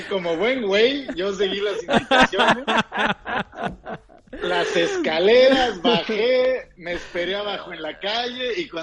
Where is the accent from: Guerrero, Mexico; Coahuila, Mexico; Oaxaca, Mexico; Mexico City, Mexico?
Coahuila, Mexico; Piedras Negras; yo soy de Piedras Negras, fui a visitar a mi familia hace como 2 semanas, crucé el puente caminando